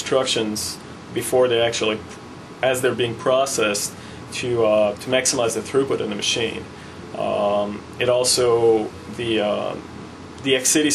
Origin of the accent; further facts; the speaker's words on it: Quebec, Canada; moved away as an adult; I was in college and I'm from Quebec. I'm French Canadian.